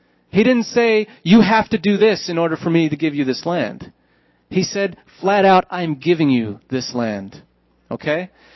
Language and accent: English; New Jersey, United States; Blessed be New Jersey. I grew up in New Jersey.